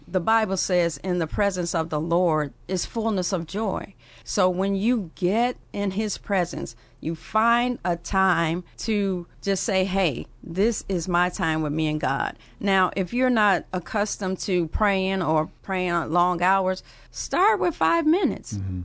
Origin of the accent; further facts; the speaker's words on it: Chicago, Illinois, United States; I was born and raised in Chicago, and I came up in a Christian home.